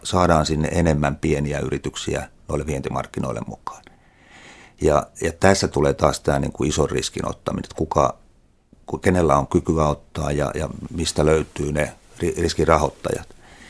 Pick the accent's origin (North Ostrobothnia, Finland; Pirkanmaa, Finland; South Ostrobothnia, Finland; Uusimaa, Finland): South Ostrobothnia, Finland; no mä olen itse eteläpohjalainen